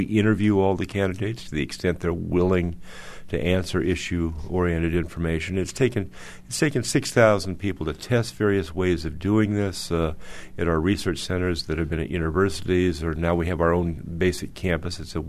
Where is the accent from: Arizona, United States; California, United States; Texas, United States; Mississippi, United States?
Arizona, United States; Tucson; my hometown newspaper 20 years ago had, which is Tucson